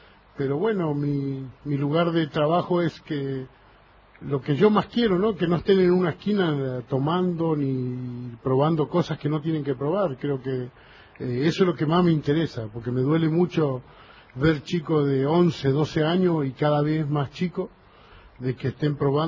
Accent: San Francisco Solano, Buenos Aires Province, Argentina; also born or lived in Chavarría, Corrientes; Yo soy correntino de Chavarría, pero me crié en San Francisco Solano y es mi lugar de lucha

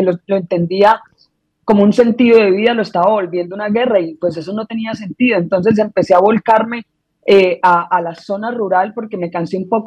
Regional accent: Colombia; moved away as an adult; Esta es la tercera vez que yo tengo que abandonar Colombia, la primera fue Ecuador, la segunda fue Argentina

